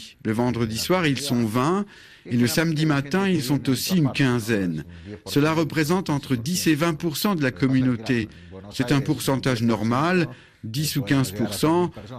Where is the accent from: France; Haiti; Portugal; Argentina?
Argentina; Buenos Aires; now in Bolivia; Je viens de Buenos Aires, en Argentine. Je suis installé ici depuis 7 ans maintenant.